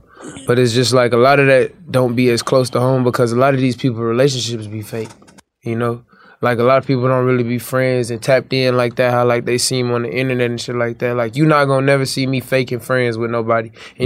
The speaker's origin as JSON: {"language": "English", "town": "Compton", "region": "California", "country": "United States", "said": "I'm from Compton."}